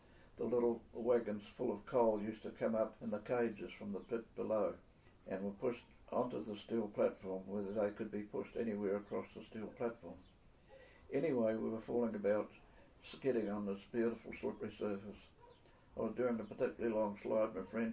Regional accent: Yorkshire and the Humber, United Kingdom; born there; I was born in Dartfield, Yorkshire, on the 22nd of April, 1887.

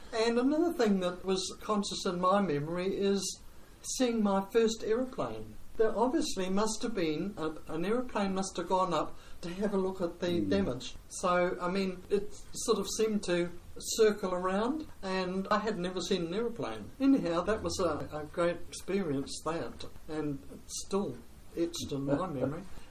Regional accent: Hastings, Hawke's Bay, New Zealand; born there; in 1934, and I was born in Hastings, and I think it was the maternity annex that was in St Albans Street.

